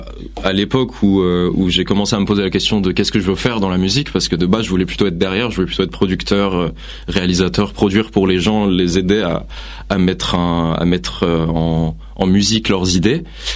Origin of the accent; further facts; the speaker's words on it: Île-de-France, France; Alors, je suis né à Saint-Cloud, mais j'ai jamais vécu. On a très vite été dans le 78, puis après 9-5, puis après Paris, puis après... Bon, j'ai bougé un peu partout, quoi.